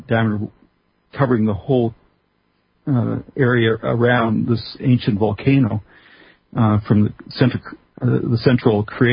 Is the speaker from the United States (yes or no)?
no; Canada; Oh, I'm being very Canadian.